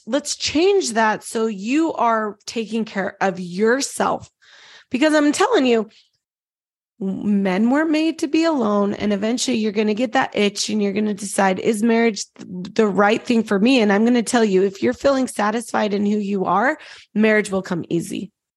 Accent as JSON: {"language": "English", "region": "Utah", "country": "United States", "tie": "born or raised there", "said": "I grew up in Utah, very Christian, mm-hmm. very, you know, LDS, Mormon."}